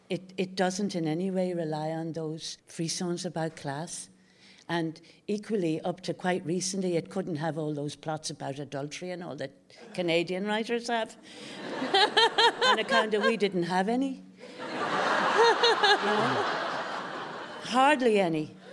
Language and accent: English; Ireland; And I'm much more sure I'm a woman than that I'm Irish.